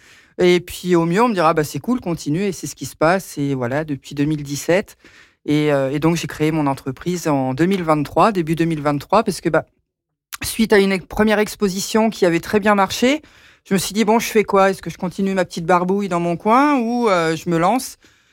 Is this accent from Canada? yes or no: no; France; Donc, j'ai 43 ans. Je suis originaire d'Estivareil.